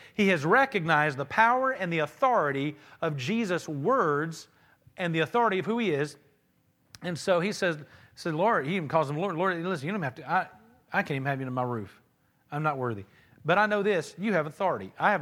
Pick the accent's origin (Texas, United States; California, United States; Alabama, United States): Alabama, United States; I like to think that he said, get, because I'm from Alabama.